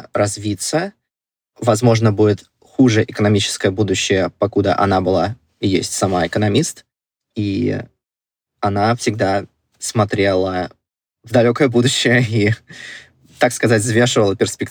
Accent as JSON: {"language": "Russian", "region": "Moscow", "country": "Russia", "tie": "born or raised there", "also_born_or_lived": "Uzbekistan / Azov", "said": "Я вообще по истории перебеженник, можно сказать. Вообще я из Москвы, но до этого я родился в маленьком городке Узбекской ССР. Семья у меня исключительно из армян. И мы переехали при развале Советского Союза на юг России под Ростов-на-Дону"}